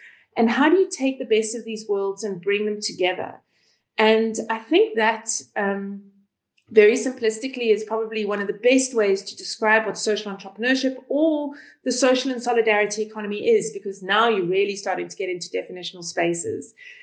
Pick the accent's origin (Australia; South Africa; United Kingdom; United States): South Africa; I'm South African